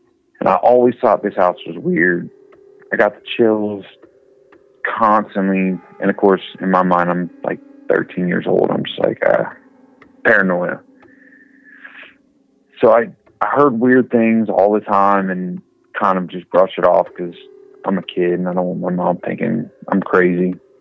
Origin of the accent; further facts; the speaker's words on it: Cincinnati, Ohio, United States; I was from Cincinnati. I was saying that it was rigged and all